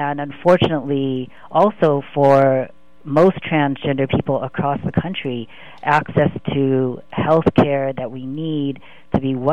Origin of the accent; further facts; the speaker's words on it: Seattle, Washington, United States; You know, I grew up in Seattle, Washington, and I was this very gender non-conforming Asian kid